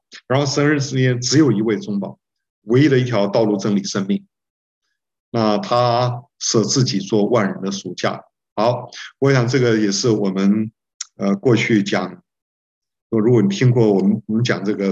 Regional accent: Zhongli, Taoyuan, Taiwan; 我小的时候住在中立，那时候有宣教士在那边传福音啊

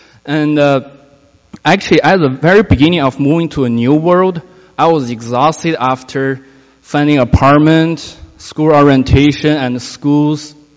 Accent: China; English is a second language; now in United States; from China. Currently, I'm a PhD student at NC State.

